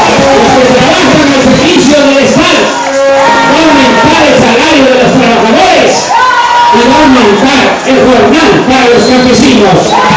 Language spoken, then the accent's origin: Spanish; Tepetitán, Tabasco, Mexico; Yo vengo de un pueblo como Salina Cruz, más pequeño que Salina Cruz. Mi pueblo es el Petitán, lo digo con mucho orgullo